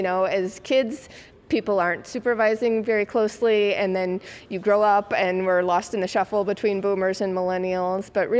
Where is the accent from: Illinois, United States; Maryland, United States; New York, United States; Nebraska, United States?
Illinois, United States; I grew up in the Chicago suburbs, and that was, like, a huge thing for, like, a minute in the 80s.